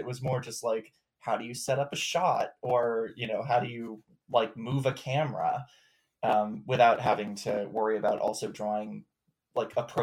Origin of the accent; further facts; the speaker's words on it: Maryland, United States; also born or lived in New York, United States / Tennessee, United States; I'm from Maryland originally, and I'd been going to school in upstate New York. So the jump to Tennessee was pretty wild.